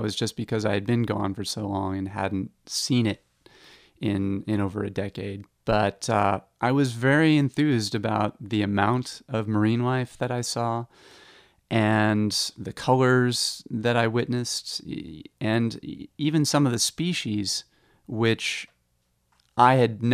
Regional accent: Massachusetts, United States; some of the ponds that I grew up in out on the Cape.

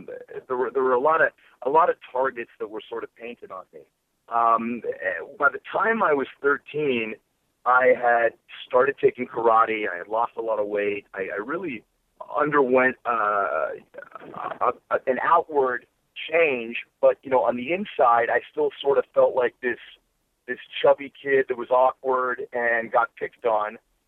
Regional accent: Pennsylvania, United States; You know, I grew up in Western Pennsylvania.

